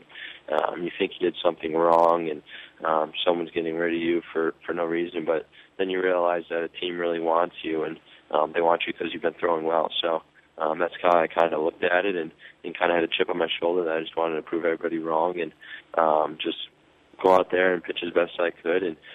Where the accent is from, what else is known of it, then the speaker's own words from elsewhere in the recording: Syracuse, New York, United States; especially growing up in Syracuse, a big Orange fan.